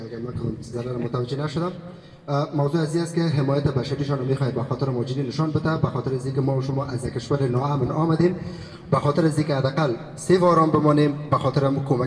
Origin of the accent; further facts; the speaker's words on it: Afghanistan; German is a second language; now in Germany; Ich komme aus Afghanistan. Seit zwei Jahren bin ich in Deutschland.